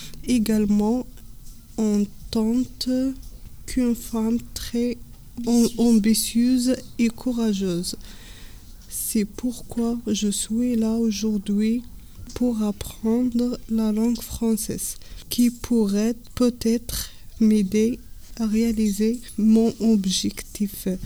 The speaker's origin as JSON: {"language": "French", "country": "Morocco", "second_language": "French", "moved": "as an adult", "lives_now": "France", "said": "En effet, je suis du Maroc. Je suis en France en 2017 avec mon mari."}